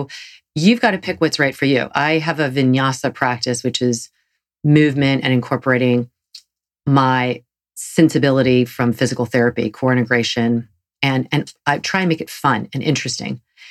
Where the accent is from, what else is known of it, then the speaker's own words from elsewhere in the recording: Southern United States, United States; accent: Southern; And I realized because of my Southern accent, many people actually thought it like was Mary the name.